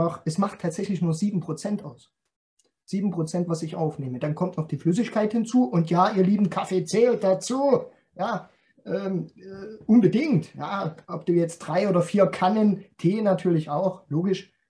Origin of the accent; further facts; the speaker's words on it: Saxony, Germany; accent: Saxon; hutschen heißt so laufen, bewegen, ja, bei uns in Sächsischen hutschen.